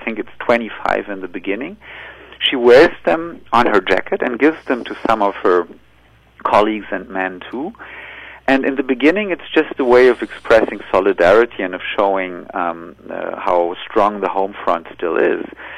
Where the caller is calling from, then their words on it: Berlin, Germany; Yes, I'm calling from Germany.